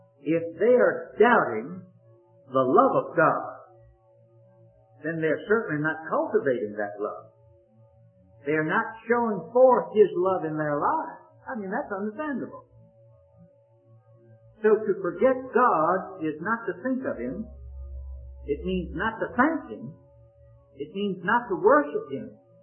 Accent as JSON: {"language": "English", "region": "Virginia", "country": "United States", "tie": "born or raised there", "said": "There is a very unusual court case developing in my home state of Virginia."}